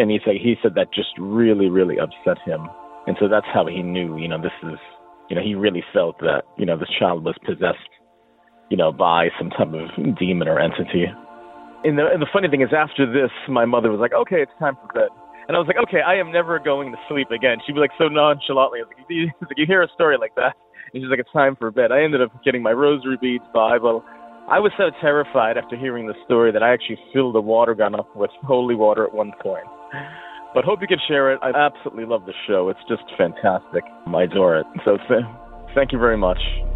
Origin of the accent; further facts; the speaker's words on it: Boston, Massachusetts, United States; now in Hartford, United States; I'm calling from Hartford, Connecticut. I just wanted to share a story of growing up in the Boston, Mass area that happened to me.